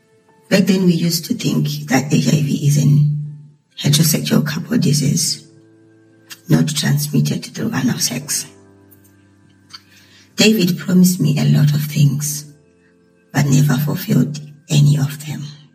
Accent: Zimbabwe; Growing up in Zimbabwe as a trans person, life hasn't been easy.

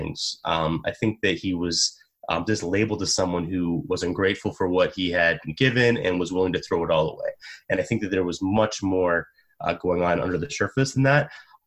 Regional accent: Brampton, Ontario, Canada; I grew up in Brampton, I go out to like Welland and through Hamilton and those areas.

